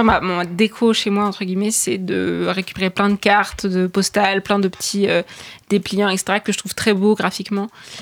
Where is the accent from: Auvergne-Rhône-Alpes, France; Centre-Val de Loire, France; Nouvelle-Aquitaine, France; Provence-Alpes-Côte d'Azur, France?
Centre-Val de Loire, France; Tours; now in Asnières, France; j'habite à Paris maintenant, enfin j'habite à Asnières, mais je viens de Tours